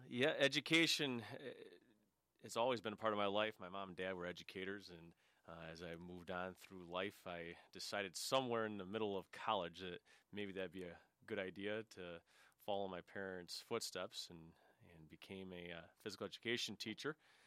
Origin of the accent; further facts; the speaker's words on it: Illinois, United States; now in Kenosha, United States; I was originally from Illinois and played basketball, and basketball opened up doors for me